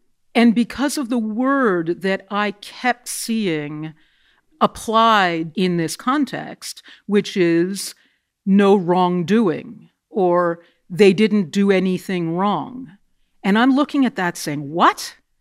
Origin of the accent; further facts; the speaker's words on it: United States; as we American citizens consider corruption in our system, we not only point the finger at the opposing party or the opposing identity group.